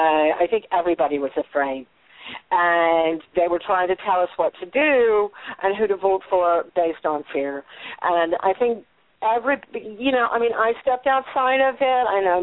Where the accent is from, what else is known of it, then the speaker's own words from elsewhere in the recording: United States; I care about my vagina as an American woman